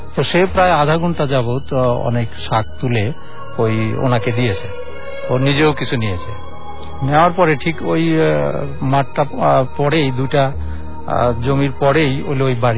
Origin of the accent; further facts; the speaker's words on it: Rajbari, Dhaka Division, Bangladesh; আমার বাড়ি রাজবাড়ী সূর্যনগরে।